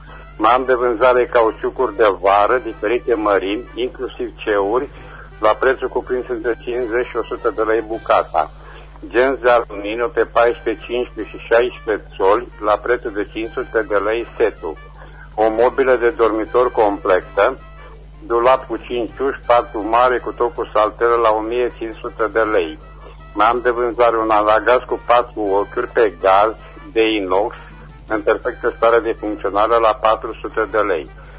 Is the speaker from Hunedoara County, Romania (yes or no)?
no; Reșița, Caraș-Severin, Romania; tot sunt din Reșița